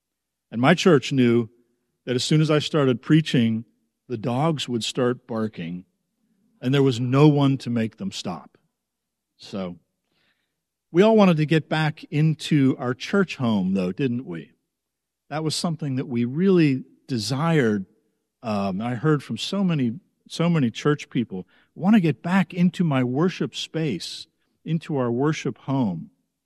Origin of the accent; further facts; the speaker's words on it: Mount Lebanon, Pennsylvania, United States; Last month, I made a trip to my hometown, Mount Lebanon, Pennsylvania, because we had a high school reunion.